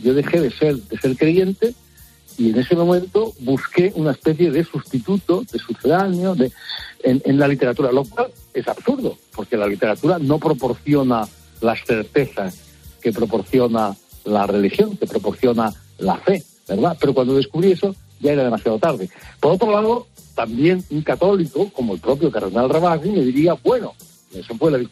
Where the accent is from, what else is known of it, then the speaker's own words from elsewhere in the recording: Spain; yo no puedo decir que no soy cristiano. Pues yo soy español, un país muy católico, históricamente, yo vengo de una familia muy católica, muy católica. Yo he sido educado en el catolicismo, yo fui creyente